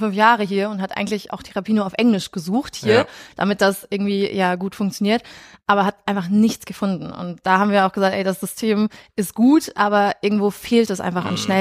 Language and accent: German; Rheda-Wiedenbrück, North Rhine-Westphalia, Germany; born there; 27 noch, komme auch gebürtig aus Reda-Wiedenbrück.